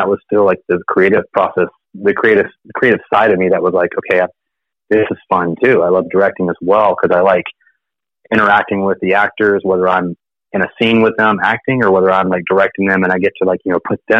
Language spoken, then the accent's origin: English; Virginia, United States; I'm from Virginia originally.